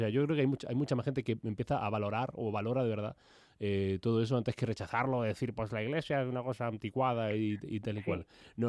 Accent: Granada, Andalusia, Spain; Yo soy de Granada.

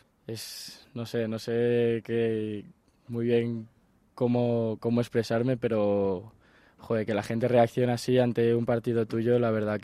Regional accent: Madrid, Community of Madrid, Spain; born there; yo nací en Madrid.

